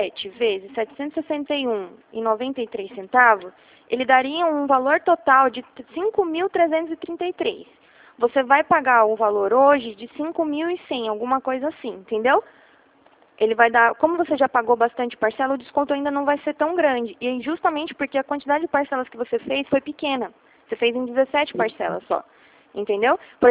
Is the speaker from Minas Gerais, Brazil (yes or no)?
no; Atibaia, São Paulo, Brazil; eu sou daqui de Atibaia, que é 11.